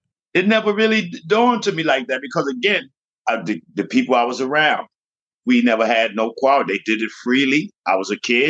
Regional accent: Jamaica; now in United States; I'm from Jamaica.

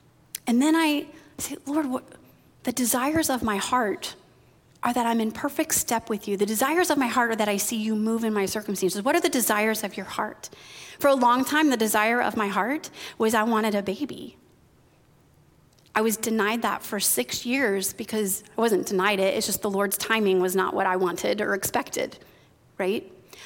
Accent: Indiana, United States; My dad, I'm from Northwest Indiana.

